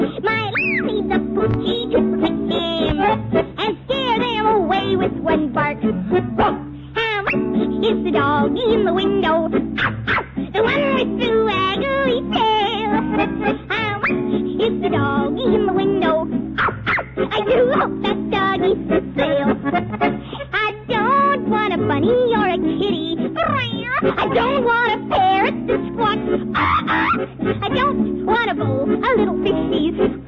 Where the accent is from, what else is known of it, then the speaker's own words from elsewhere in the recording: Kendallville, Indiana, United States; I'm from Kendallville, Indiana.